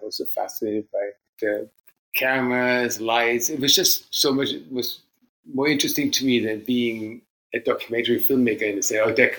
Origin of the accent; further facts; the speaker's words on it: Germany; English is a second language; I grew up in Germany, and my father was a mountain climber.